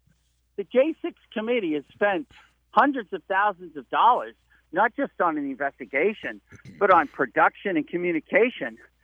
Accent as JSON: {"language": "English", "region": "Massachusetts", "country": "United States", "tie": "born or raised there", "said": "I grew up in outside the Boston area, and I've lost my accent."}